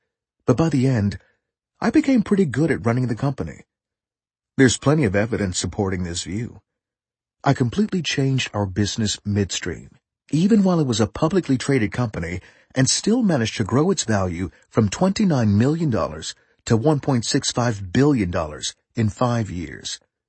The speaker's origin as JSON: {"language": "English", "town": "Berkeley", "region": "California", "country": "United States", "tie": "born or raised there", "said": "growing up in Berkeley with communist grandparents"}